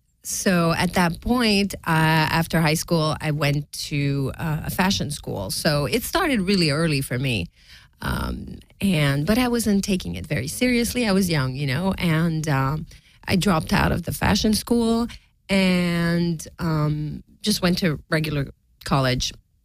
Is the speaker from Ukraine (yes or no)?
no; Canada; moved away as an adult; now in Los Angeles, United States; being Canadian and having to move to LA and to another country, basically, and deal with immigration.